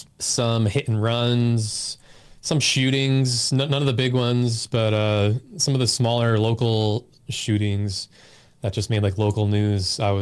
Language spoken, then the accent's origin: English; New York, United States; Because I'm from New York.